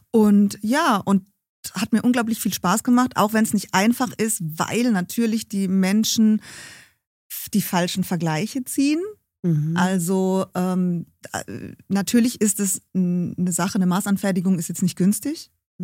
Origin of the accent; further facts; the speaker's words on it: Heidelberg, Baden-Württemberg, Germany; born there; Ich bin gebürtige Heidelbergerin.